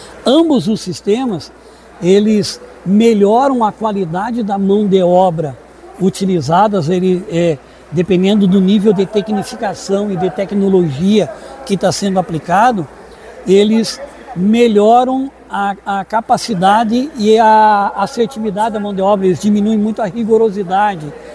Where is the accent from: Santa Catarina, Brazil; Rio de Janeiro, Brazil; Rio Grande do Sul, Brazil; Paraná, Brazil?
Rio Grande do Sul, Brazil; Cruz Alta; eu sou de Cruz Alta, né? Do mais o centro do estado.